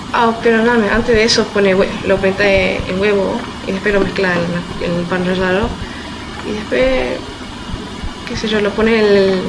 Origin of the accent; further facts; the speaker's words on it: Rosario, Santa Fe, Argentina; Yo no soy de Mendoza, pero soy de Rosario.